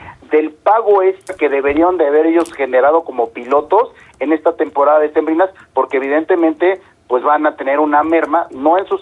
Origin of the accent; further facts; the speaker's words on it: Mexico; no podemos dejar de hacer valer nuestra voz como trabajadores mexicanos